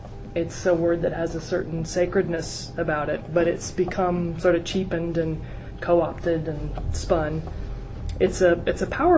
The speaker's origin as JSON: {"language": "English", "region": "Texas", "country": "United States", "said": "I think of my mother's kitchen. I'm from Texas, by the way. I think of the smell of smoked brisket, which was usually my dad's doing rather than my mother's."}